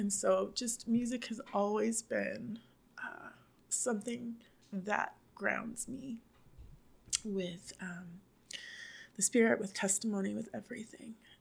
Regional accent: Oklahoma, United States; And I'm from Oklahoma. I don't know what dignitaries mean.

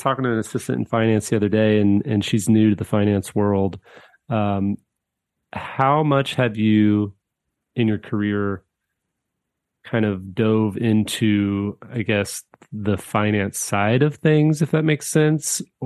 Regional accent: Missouri, United States; my home state of Missouri

